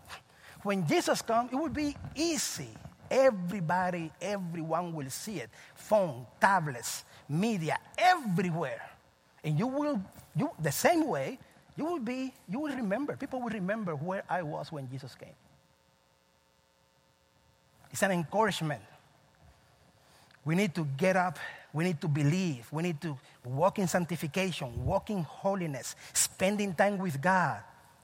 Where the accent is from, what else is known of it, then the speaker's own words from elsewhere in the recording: Cuba; moved away; I remember when I came from Cuba 2001 December